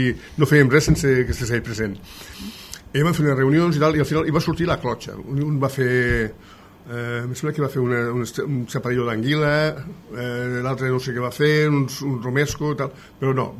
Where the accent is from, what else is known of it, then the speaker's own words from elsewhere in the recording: Móra la Nova, Catalonia, Spain; que som de Móra Nova